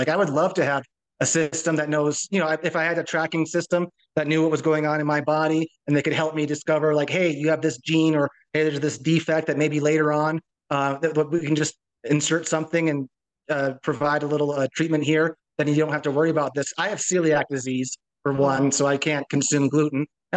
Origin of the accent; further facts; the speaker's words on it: United States; moved away as an adult; now in Colombia; as a person, I'm an American. I live in Colombia. I've been here for 10 years now down in South America.